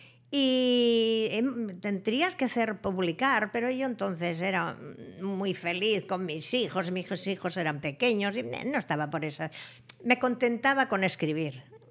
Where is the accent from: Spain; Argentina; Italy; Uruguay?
Spain; Catalonia; also born or lived in Paris; Estaba al corriente de lo que pasaba en mi tierra, por supuesto, en Cataluña y en España.